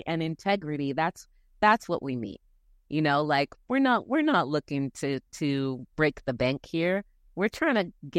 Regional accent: Philadelphia, Pennsylvania, United States; but we're all 90s girls. We grew up smoking backwoods in Philly.

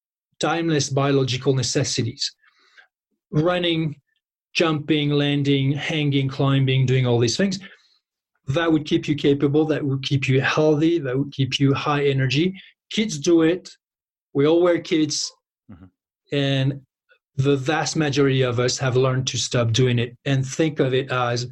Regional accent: Île-de-France, France; I grew up close to Paris.

